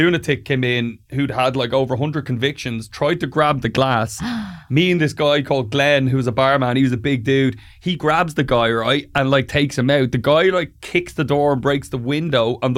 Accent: Glendalough, Leinster, Ireland; Glendalough, which is like an hour away from Dublin.

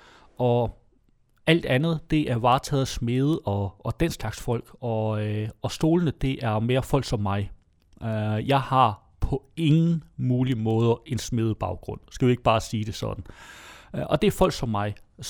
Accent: North Denmark Region, Denmark; Jeg er nordjyde.

